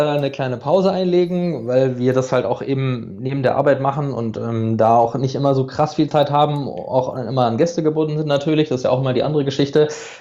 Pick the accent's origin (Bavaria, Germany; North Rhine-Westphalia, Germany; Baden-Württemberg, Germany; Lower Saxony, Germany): Baden-Württemberg, Germany; Karlsruhe; Geboren, aufgewachsen in Karlsruhe bin ich